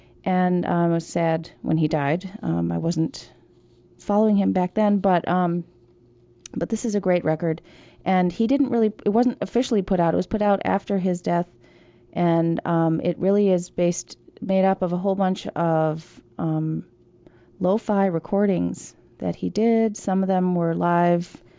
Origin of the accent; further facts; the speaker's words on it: Cleveland, Ohio, United States; because I'm from Cleveland originally, and I like to feature Cleveland artists.